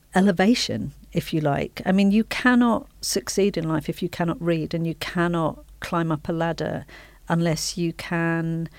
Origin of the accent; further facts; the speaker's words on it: Hackney, London, United Kingdom; I was 14 and I grew up in Hackney, and I loved horses